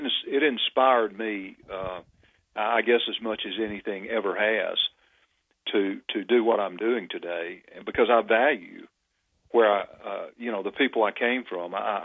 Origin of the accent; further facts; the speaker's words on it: Alabama, United States; but I know here in my home state of Alabama that white people still constitute about 70 to 75% of the population